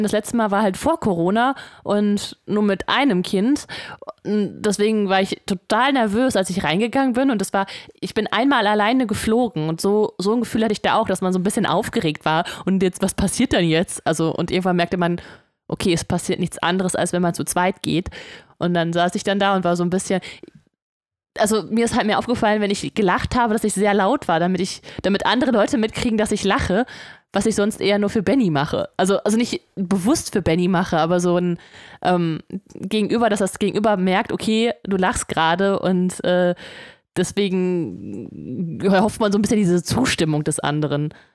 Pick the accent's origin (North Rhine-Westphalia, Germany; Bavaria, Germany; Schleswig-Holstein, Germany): North Rhine-Westphalia, Germany; Hagen; Und Hagen ist mein Geburtsort, wo ich halt auch aufgewachsen bin.